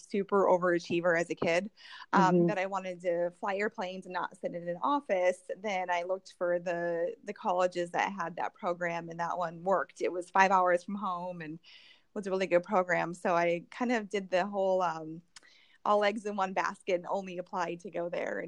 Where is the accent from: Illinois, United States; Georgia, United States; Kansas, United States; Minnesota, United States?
Minnesota, United States; Andover; now in Lake Wylie, United States; I grew up in Andover, Minnesota, which is a northern suburb of Minneapolis.